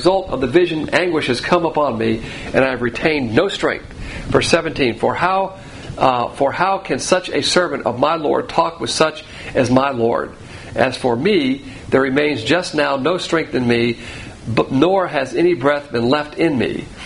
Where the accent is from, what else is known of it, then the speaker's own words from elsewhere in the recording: the South, United States; As a Southerner, we're going to be picking cotton out there.